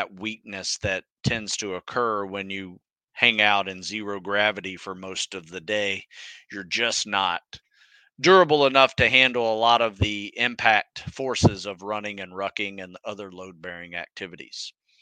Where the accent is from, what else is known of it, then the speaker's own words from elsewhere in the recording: Florida, United States; And I grew up in Florida, so swimming was kind of like what everybody did